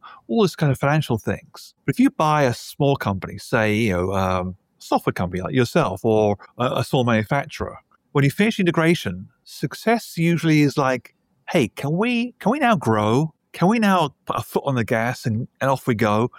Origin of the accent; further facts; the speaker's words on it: United Kingdom; I started life as a civil engineer, I'm British.